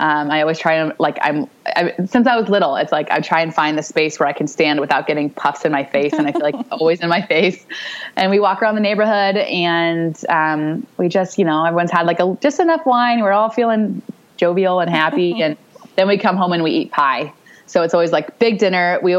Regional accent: California, United States; can you tell I'm from California?

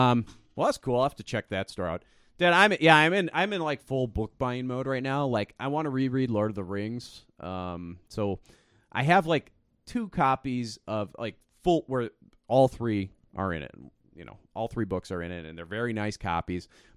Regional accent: St. Louis Park, Minnesota, United States; born there; I was born in St. Louis Park, but I just say I was born in Minneapolis. It's easier.

